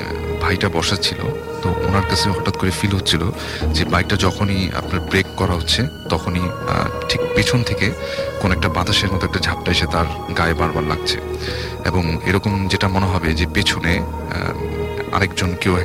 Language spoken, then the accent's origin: Bangla; Old Dhaka, Dhaka Division, Bangladesh; পুরান ঢাকা থেকে এসেছি